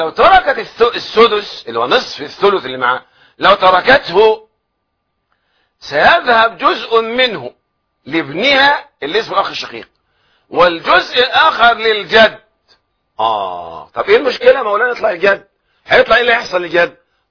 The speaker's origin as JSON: {"language": "Arabic", "country": "Egypt", "said": "بمسألة الوصية الواجبة الشهيرة عندنا في مصر"}